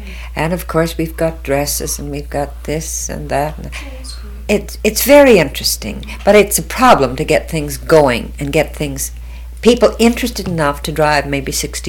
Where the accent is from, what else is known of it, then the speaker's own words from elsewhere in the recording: Ottawa, Ontario, Canada; born there; I'm not quite 72 yet. No, I'm not 70 yet, but I was born in Ottawa, too.